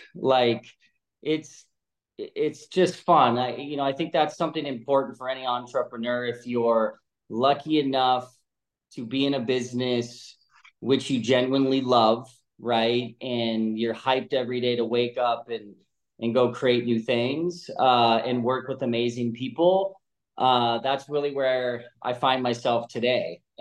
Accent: California, United States; Look, I grew up in California.

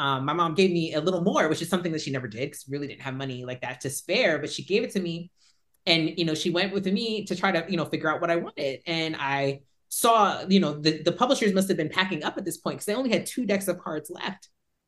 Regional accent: New Jersey, United States; So I will say, I'm from New Jersey. My family has lived in New Jersey before there was an America.

